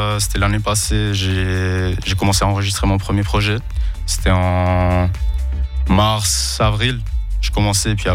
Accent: Manizales, Caldas, Colombia; j'ai toujours beaucoup aimé la Colombie. Je viens de là-bas, de Manizales. C'est un peu la zone du café.

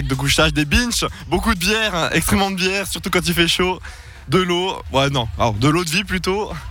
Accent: Jura, Switzerland; Des Franches-Montagnes, un peu partout, de Seigneux, des Bois

